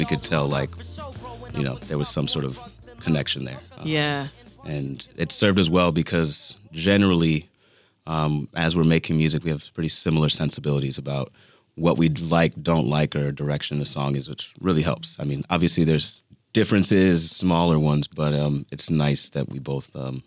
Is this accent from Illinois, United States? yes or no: yes; Chicago, Illinois, United States; You know, like growing up in Chicago, the music that was surrounding us